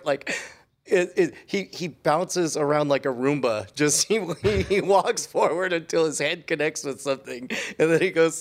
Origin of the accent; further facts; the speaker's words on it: Haiti; but yes, I'm from Haiti.